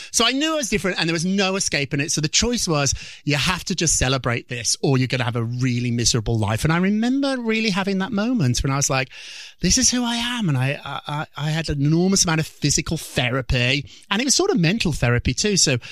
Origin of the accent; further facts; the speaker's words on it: Birmingham, West Midlands, United Kingdom; Birmingham, England, which I like to say is Chicago, but it's more like Detroit.